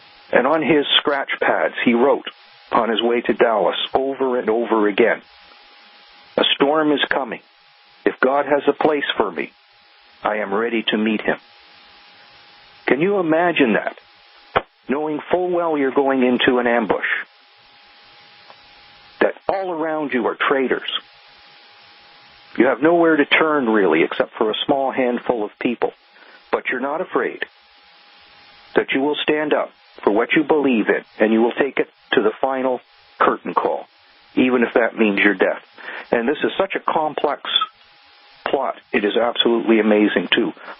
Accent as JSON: {"language": "English", "country": "Canada", "said": "Even though I'm Canadian, we're still offspring of the same system of government, the British government."}